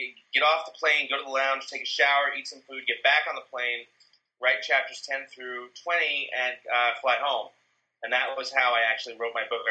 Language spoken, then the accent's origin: English; New York, United States; now in Dayton, United States; I think it's funny. I'm from New York. So everything, whenever I describe any city outside of New York, it always starts with smaller.